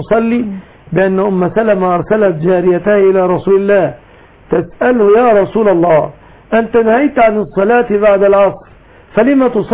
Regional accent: Egypt; العوام عندنا في الريف المصري

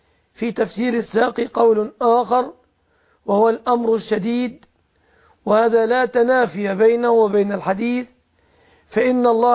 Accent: Egypt; فتح الله بلادنا مصر بعمرو بن العاص رضي الله عنه

